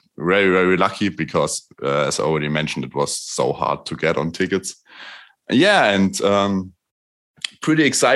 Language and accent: English; Erfurt, Thuringia, Germany; And even here from Erfurt, my hometown